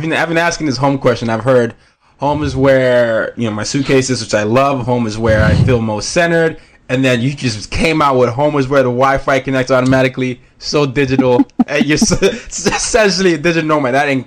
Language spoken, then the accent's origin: English; Nigeria; As a Nigerian, you know, we can see the world almost in New York City and big cities